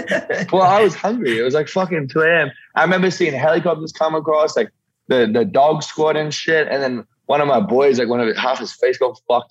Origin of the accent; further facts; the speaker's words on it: Yeppoon, Queensland, Australia; This small country coastal town called Yeppoon.